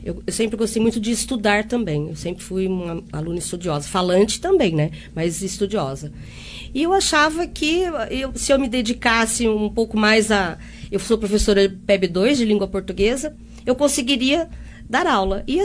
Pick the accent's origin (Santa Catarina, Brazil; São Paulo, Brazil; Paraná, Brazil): São Paulo, Brazil; Taquaritinga; moved away as an adult; now in Monte Alto, Brazil; Eu sou natural de Taquaritinga, me casei com 20 anos e vim para Monte Alto. Então, eu sou mais montealtense do que taquaritinguense.